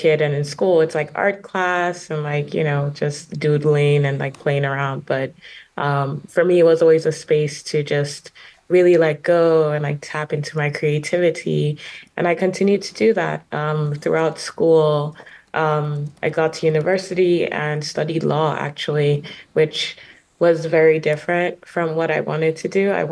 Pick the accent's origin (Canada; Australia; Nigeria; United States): Nigeria; Lagos; I'm Nigerian. So I was born in Lagos, Nigeria, which is where I grew up. I went to school in Ikeja, which is like on the mainland.